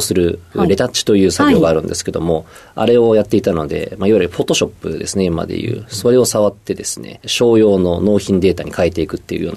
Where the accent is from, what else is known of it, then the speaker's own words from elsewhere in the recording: Komoro, Nagano, Japan; born there; 生まれは長野県の小諸市というところです。